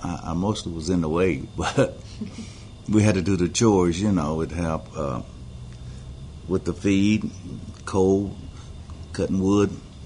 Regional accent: London, United Kingdom; I grew up in North London.

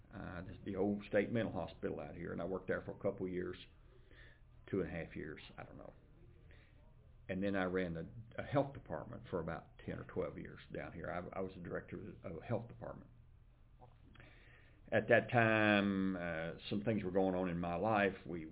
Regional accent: Kentucky, United States; born there; Actually, I was born in Adair County. And I am the youngest of seven children.

